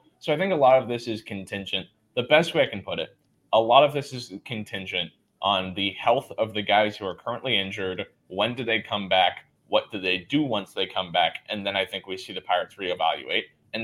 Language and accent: English; California, United States; but I grew up in the Bay Area. I grew up a Giants fan. My dad's from San Francisco.